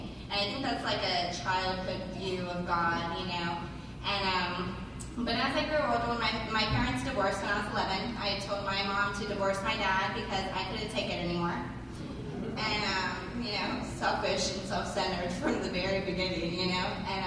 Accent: Tampa, Florida, United States; also born or lived in South Carolina; So with that, I grew up in Tampa, lived here pretty much all my life, 2 years in South Carolina. I think that's where I get the twang.

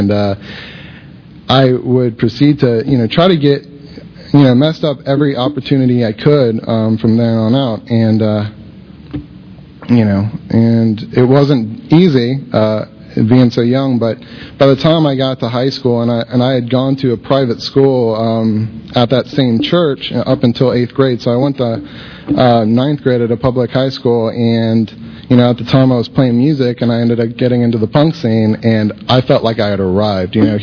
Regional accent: Brandon, Florida, United States; I grew up here in Brandon, just a little bit close to Tampa. My family was Lutheran

